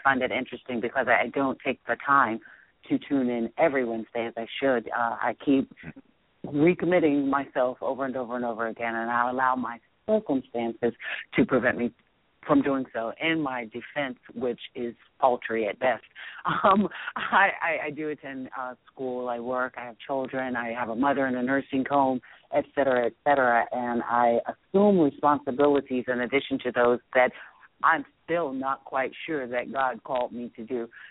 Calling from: Upper Marlboro, Maryland, United States; I'm tuning in from Upper Marlboro, Maryland.

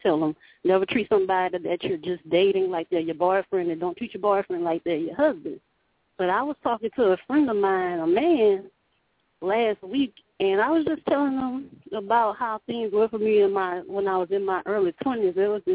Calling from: Louisiana, United States; I'm calling from Louisiana.

